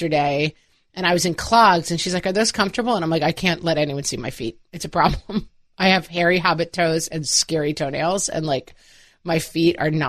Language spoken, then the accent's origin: English; Ireland; I'm a bog person genetically. I belong in like a wet, marshy place. I'm just an Irish bog person to my core.